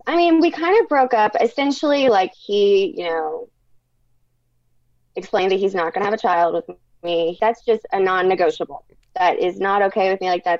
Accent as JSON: {"language": "English", "region": "Indiana", "country": "United States", "said": "I'm 25 and I'm from Indiana."}